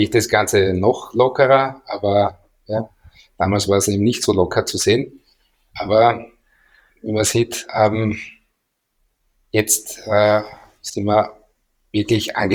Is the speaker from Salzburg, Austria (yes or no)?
no; Graz, Styria, Austria; Da sind wir halt Grazer.